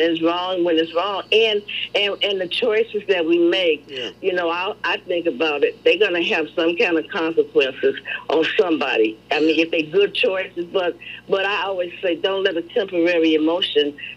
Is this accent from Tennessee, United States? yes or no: yes; Memphis, Tennessee, United States; And I'm from Tennessee, from Memphis